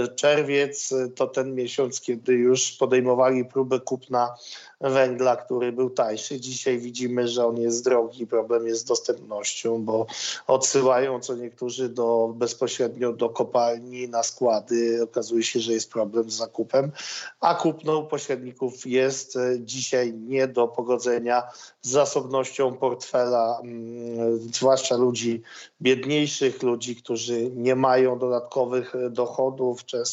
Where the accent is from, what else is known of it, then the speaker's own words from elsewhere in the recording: Krajewo Białe, Podlaskie Voivodeship, Poland; w mojej rodzinnej miejscowości w Krajewie Białym